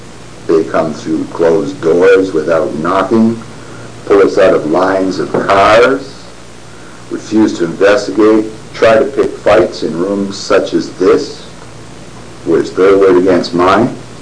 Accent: Canada; now in United States; Nevertheless, I am a Canadian citizen. I only am a permanent American resident. I'm married to an American lady. We have children in America.

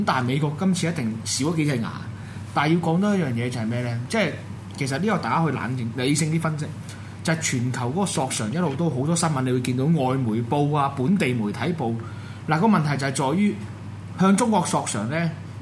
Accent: Hong Kong; now in United Kingdom; 跟住佢又問你邊度，我香港人

